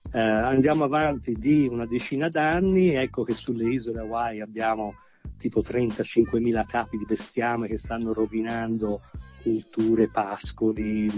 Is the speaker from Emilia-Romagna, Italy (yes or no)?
no; Florence, Tuscany, Italy; sono di Firenze.